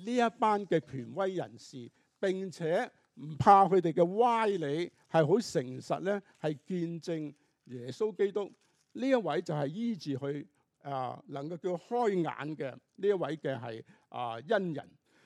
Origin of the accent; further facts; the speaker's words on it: China; 似不似我们中国人所说